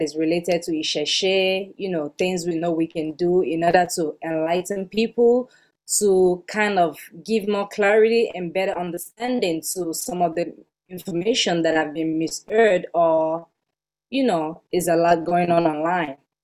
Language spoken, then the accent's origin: English; Nigeria; I'm from Nigeria, Yoruba. To be precise, I live in Lagos. My families are from Abeokuta, so we kind of go back and forth.